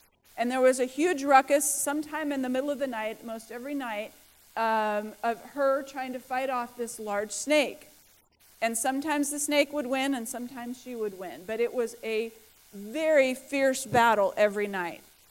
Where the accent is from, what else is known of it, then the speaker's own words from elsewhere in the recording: Topeka, Kansas, United States; And I think that I was placed there because I'm from Kansas. We're all farmers in Kansas.